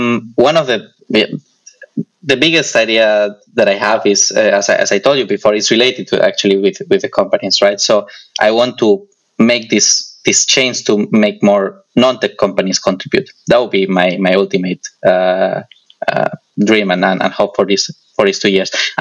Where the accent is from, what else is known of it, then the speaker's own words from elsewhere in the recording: Spain; I'm from Spain, and Spain doesn't have an organized community.